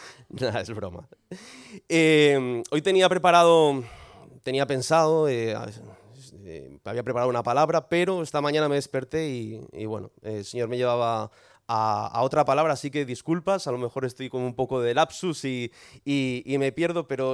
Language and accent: Spanish; Santiago de Compostela, Galicia, Spain; todos mis recuerdos, mi infancia, mi adolescencia fue aquí en Santiago